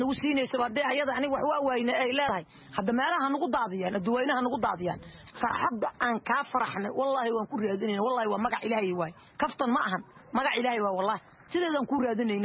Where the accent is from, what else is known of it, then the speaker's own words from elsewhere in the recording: Mogadishu, Banaadir, Somalia; aniga waxaan ka soo qaxay magaalada Muqdisho waxaan ka soo qaxay Burdhigley